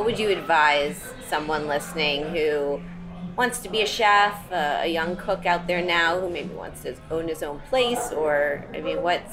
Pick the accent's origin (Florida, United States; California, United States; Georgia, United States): Florida, United States; Miami; but when I think back of my childhood growing up in Miami, we had a place called Cazzoli's